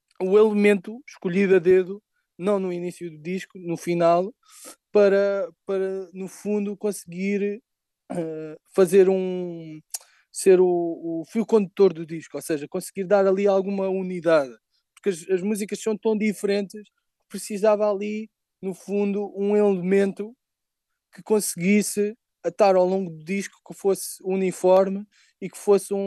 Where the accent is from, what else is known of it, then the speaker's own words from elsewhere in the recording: Lisbon, Portugal; Também somos cá de Lisboa.